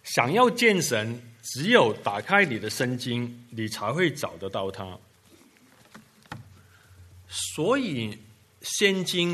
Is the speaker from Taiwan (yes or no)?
yes; Taiwan; also born or lived in Hong Kong / United States; 我在香港出生，台湾长大，在美国住了最久，所以说口音都混杂在一起